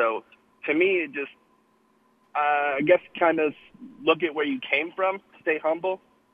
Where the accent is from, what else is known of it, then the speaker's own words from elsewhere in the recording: Detroit, Michigan, United States; moved away; I'm a transplant from Detroit, so I've been through those Joey Harrington years